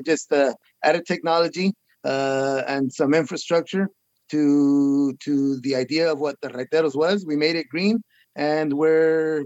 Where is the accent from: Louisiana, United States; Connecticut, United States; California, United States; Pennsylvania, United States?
California, United States; Huron; while I am the mayor of the city of Huron, my hometown, where my father arrived in 1951 as an orphan from Michoacan, undocumented farm worker